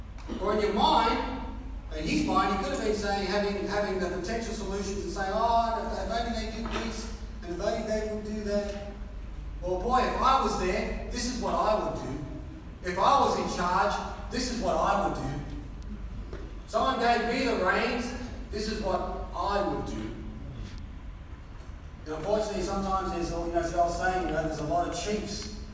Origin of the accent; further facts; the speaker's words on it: Australia; born there; My parents are Maltese. So I'm Maltese by culture, but I'm Australian by birth.